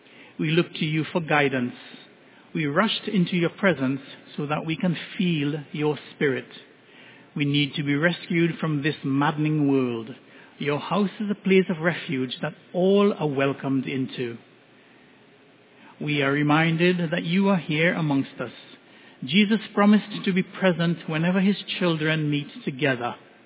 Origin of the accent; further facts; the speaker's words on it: Trinidad & Tobago; when I was growing up in Trinidad, I always thought that this song had only two verses